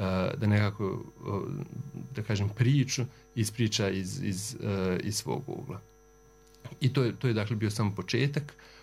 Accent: Banja Luka, Republika Srpska, Bosnia & Herzegovina; Banja Luka moj rodni grad

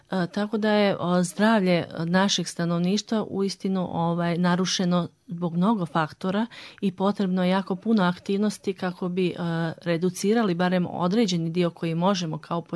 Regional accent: Prnjavor, Republika Srpska, Bosnia & Herzegovina; to je jedan jako lijep gradić i jako sam ponosna što sam rođena u Prnjavoru i što sam provela dane djetinjstva u tako lijepom mjestu. Prnjavor, znači, ima jako puno nacija, oko 16 nacija

